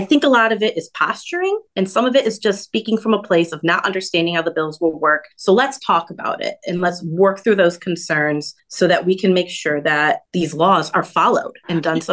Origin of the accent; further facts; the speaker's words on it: Northville, Michigan, United States; I'm from Northville. That hospital in Northville was closed.